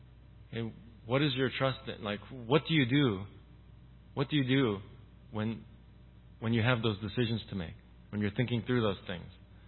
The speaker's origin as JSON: {"language": "English", "region": "New York", "country": "United States", "tie": "born there", "said": "Okay, I come from a Korean background, as you know. I was born in New York, okay, but I still had a Korean upbringing."}